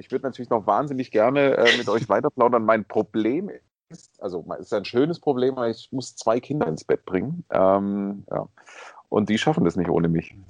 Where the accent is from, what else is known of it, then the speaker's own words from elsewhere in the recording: Baden-Württemberg, Germany; ich bin ja Schwabe